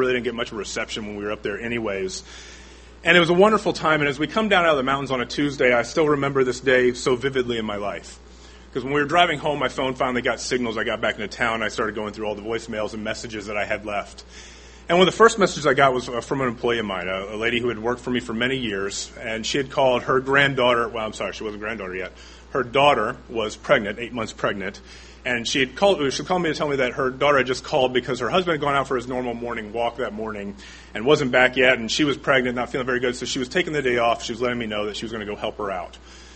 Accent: Indianapolis, Indiana, United States; As Mr. Preston said, I'm from Indianapolis, so I'm therefore not the Texan.

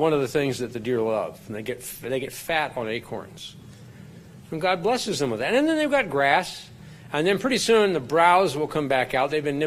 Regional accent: South Dakota, United States; I grew up around fossils in South Dakota.

